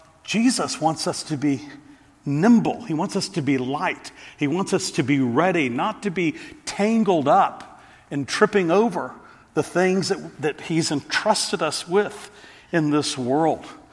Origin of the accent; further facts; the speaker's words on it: Texas, United States; As a little boy growing up in Texas, I remember seeing ripe fields of cotton